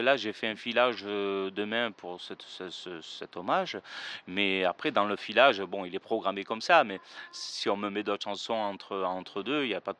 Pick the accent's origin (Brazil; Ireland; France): France; Marseille, Provence-Alpes-Côte d'Azur; moved away as an adult; now in Cannes, France; je suis parti de Marseille dans les années 2000. J'ai voulu vivre ici, dans cette vie de Cannes